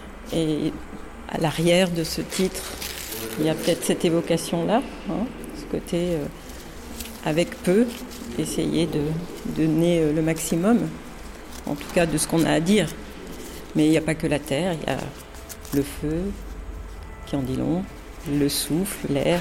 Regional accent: France; Je suis une Française qui vit dans le sud de la France, côté d'Uzès, un village qui s'appelle Saint-Quentin-la-Poterie.

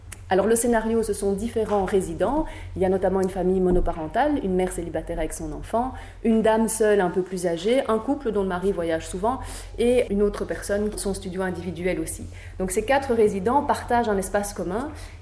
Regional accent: Brussels, Brussels-Capital Region, Belgium; ce qu'on appelle chez nous à Bruxelles des communs

